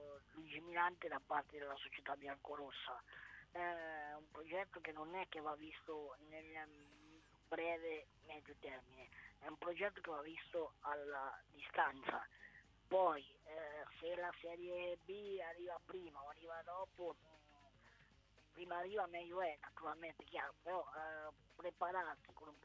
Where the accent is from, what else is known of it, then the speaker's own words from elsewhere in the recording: Ancona, Marche, Italy; da anconetano e da tifoso biancorosso